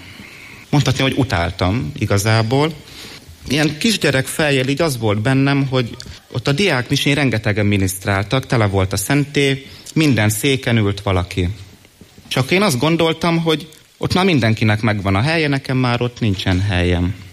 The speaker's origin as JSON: {"language": "Hungarian", "town": "Miskolc", "region": "Borsod-Abaúj-Zemplén", "country": "Hungary", "tie": "born or raised there", "said": "18 éves vagyok, Miskolcon élek és születtem is."}